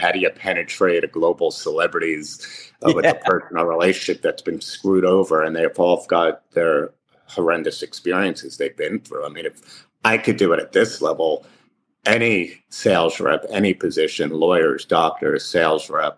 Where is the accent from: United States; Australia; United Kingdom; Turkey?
United States; Livingston, New Jersey; I grew up in Livingston, New Jersey, had a great loving mother and father